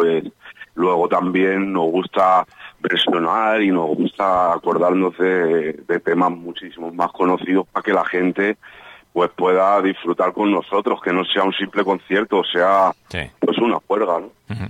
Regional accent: Torrejón de Ardoz, Community of Madrid, Spain; born there; Yo nací en Torrejón de Ardoz. Y esto es la cuna del hip hop en España, por la base americana.

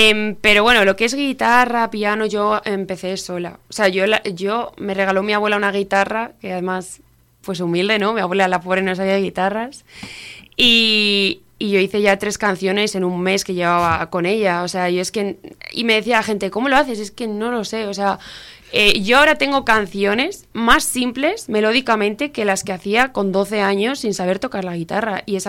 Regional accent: Laredo, Cantabria, Spain; now in Gama, Spain; soy de aquí, de este pueblo tan bonito, de Laredo. y vivo actualmente en Gama

